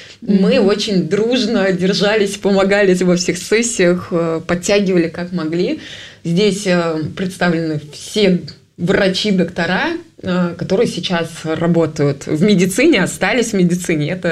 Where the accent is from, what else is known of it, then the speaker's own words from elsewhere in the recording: Saint Petersburg, Russia; born there; Я родилась в Санкт-Петербурге